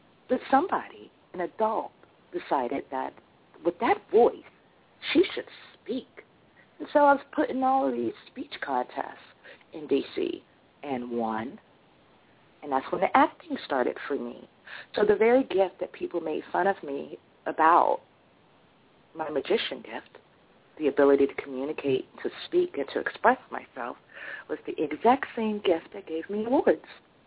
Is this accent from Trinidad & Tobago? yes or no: no; Washington, District of Columbia, United States; A lot of people always said I talked funny growing up in Washington, D.C.